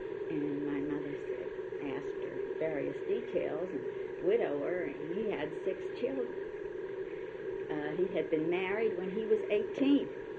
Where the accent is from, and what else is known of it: Budapest, Hungary; born or raised there; also born or lived in Munkács